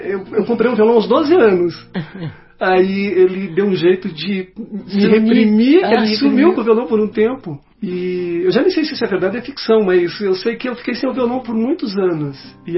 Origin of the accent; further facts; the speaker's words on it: Cerne, Paraná, Brazil; born there; Cerne é um sítio, na verdade, a 38 quilômetros do centro de Curitiba. Era um distrito, um distrito de Campo Largo.